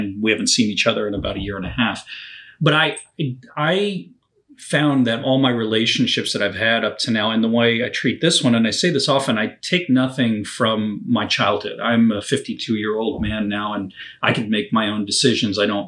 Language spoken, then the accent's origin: English; New Jersey, United States; instead of just the small amount of years that I grew up in New Jersey.